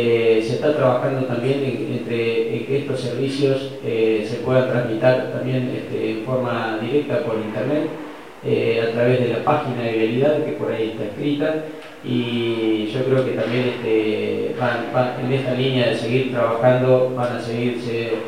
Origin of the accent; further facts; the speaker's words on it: La Pampa, Argentina; hoy creo que somos mayoría acá de La Pampa